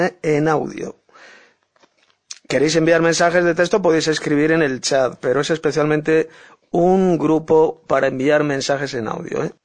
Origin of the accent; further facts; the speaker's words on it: Madrid, Community of Madrid, Spain; de Madrid, España.